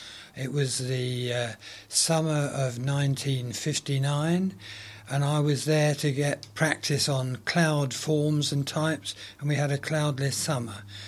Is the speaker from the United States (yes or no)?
no; Stanmore, London, United Kingdom; born there; I was born in Stanmore in Middlesex in 1935.